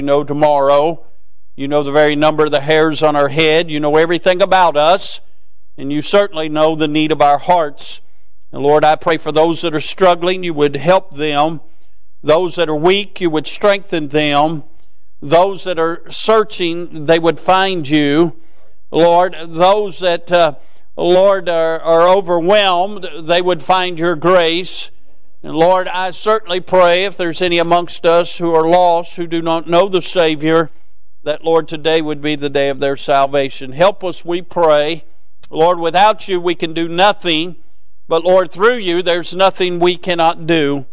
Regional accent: Cincinnati, Ohio, United States; born there; I am not a Yankee, but I was born in Cincinnati, okay? I know I'm not a Kentuckian bred, but I have lived here longer than I lived in Ohio

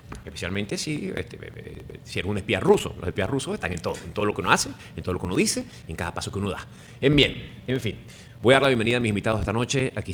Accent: Venezuela; lo que nosotros como venezolanos estemos dispuestos a hacer

